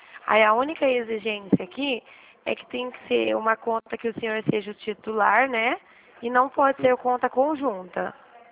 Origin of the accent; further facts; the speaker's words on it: Dracena, São Paulo, Brazil; Eu sou de Dracena. Conhece aqui perto de Presidente Prudente?